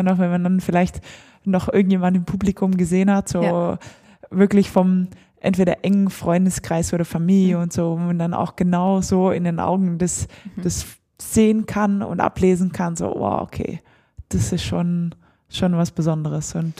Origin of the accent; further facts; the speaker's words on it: Belgium; aber ja eigentlich gebürtige Belgierin bin, wo Handball fast nicht existiert.